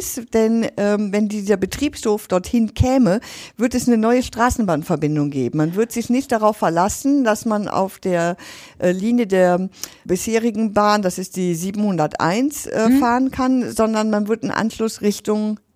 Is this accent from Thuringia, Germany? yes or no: no; Ratingen, North Rhine-Westphalia, Germany; Ich bin gebürtige Raterin, ich bin mit diesem Mannesmann früher, dann Vallorec, einfach groß geworden.